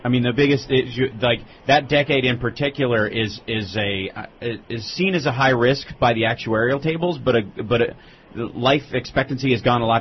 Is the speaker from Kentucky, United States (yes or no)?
yes; Kentucky, United States; I'm originally from Kentucky.